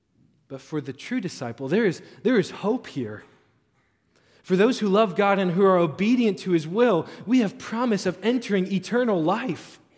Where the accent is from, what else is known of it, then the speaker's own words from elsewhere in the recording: Cleveland, Ohio, United States; I'm from Cleveland. My family's from Cleveland. We are Browns fans.